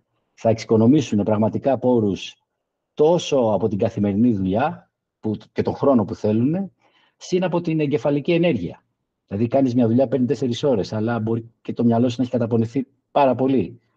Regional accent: Greece; νομίζω σαν Έλληνες το κάνουμε καλά και φιλόξενοι είμαστε

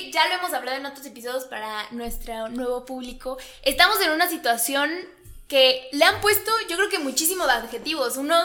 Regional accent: Mexico; como mexicanos, como ciudadanos y como personas, tenemos la responsabilidad de empezar a hacer algo

